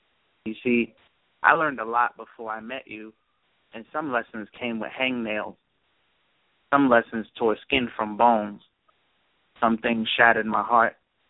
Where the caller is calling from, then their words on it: Brooklyn, New York, United States; Yes, this is … calling from Brooklyn, New York.